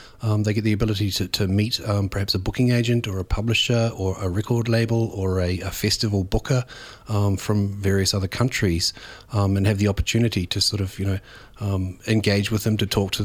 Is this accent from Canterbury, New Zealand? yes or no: yes; Ashburton, Canterbury, New Zealand; But I grew up in the South Island in a little place called Ashburton, just south of Christchurch